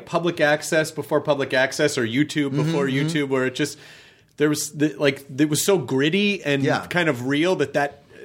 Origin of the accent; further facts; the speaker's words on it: Memphis, Tennessee, United States; I grew up in Memphis